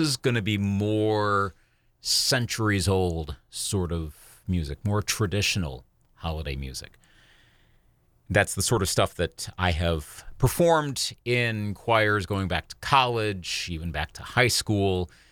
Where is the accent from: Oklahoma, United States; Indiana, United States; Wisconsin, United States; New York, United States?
Wisconsin, United States; Eau Claire; In Eau Claire, Wisconsin, my hometown, sing in a choir